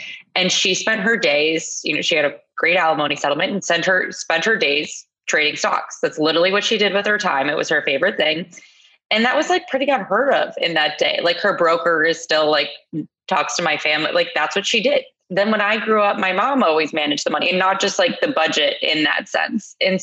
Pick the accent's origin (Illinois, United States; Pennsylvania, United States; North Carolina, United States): Illinois, United States; Chicago; So I grew up in Chicago. I am one of those rare people who actually grew up in the city.